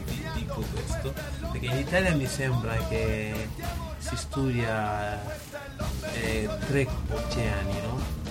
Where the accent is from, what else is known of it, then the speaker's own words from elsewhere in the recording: Kinshasa, DR Congo; now in Perugia, Italy; io vengo da Kinshasa sono tantissimi stranieri e quindi a Perugia è un po' molto particolare